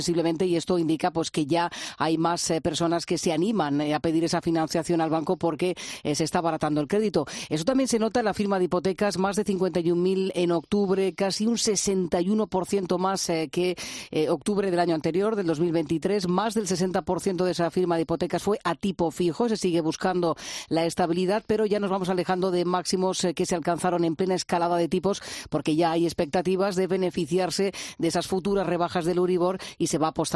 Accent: Jumilla, Region of Murcia, Spain; ahí, por ejemplo, en mi pueblo, en Jumilla, sí, pues sí que te puedes comprar una cosa maja

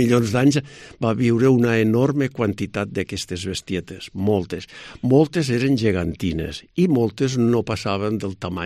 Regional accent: Lleida, Catalonia, Spain; born there; A Lleida, l'any 1946.

